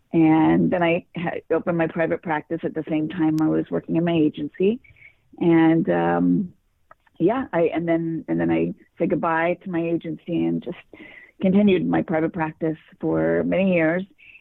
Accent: Los Angeles, California, United States; And I grew up in Los Angeles.

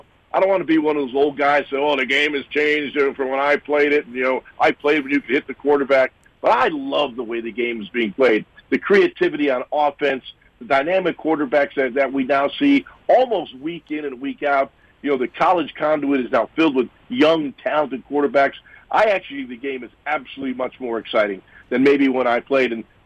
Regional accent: Buffalo, New York, United States; I was born and raised in Buffalo, so I always wanted to play for my hometown team.

